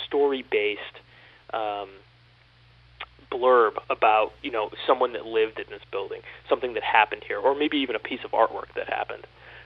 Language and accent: English; Rochester, New York, United States; now in Syracuse, United States; You know, I live in Syracuse, I grew up in Rochester, but I'm not as familiar with Buffalo, for instance.